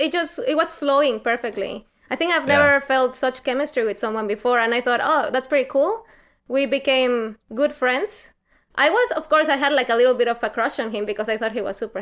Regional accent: San Luis Potosí, Mexico; English is a second language; Okay, so I'm from Mexico, as you can hear by my accent. And I come from a city called San Luis Potosí.

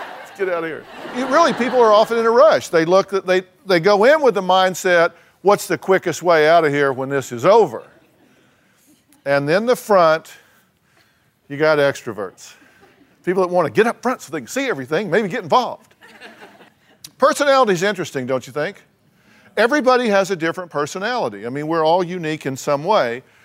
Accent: Texas, United States; I'm from Texas. You don't want to be squirting people in Texas.

